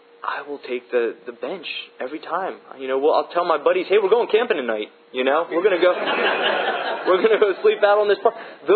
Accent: Baltimore, Maryland, United States; I'm from Baltimore originally, so you can imagine.

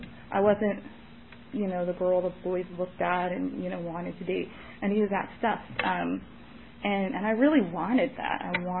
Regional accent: New York City, New York, United States; I am originally from New York, both the city and the state. I have no accent anymore unless I get really worked up, which can happen.

